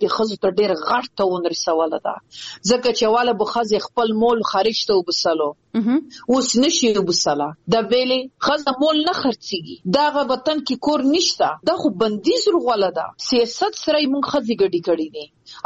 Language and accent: Pashto; Afghanistan; په افتخار يم چې زه د افغانستان يم، زه د وطن يم